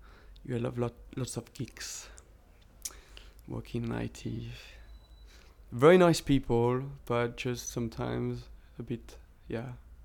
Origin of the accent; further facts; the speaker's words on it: Brittany, France; moved away as an adult; now in London, United Kingdom; I come from France, from Brittany, and I'm 32.